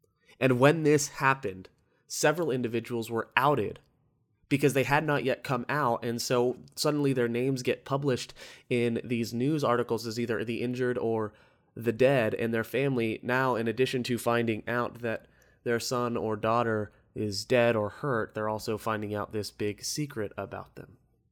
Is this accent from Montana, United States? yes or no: no; Orlando, Florida, United States; I'm from Orlando.